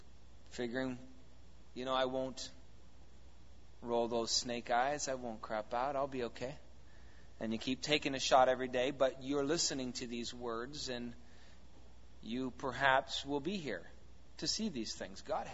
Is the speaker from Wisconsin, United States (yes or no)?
yes; Wisconsin, United States; What? A cow? We're from Wisconsin. We're not worshiping no cow. I mean, I've been around cows.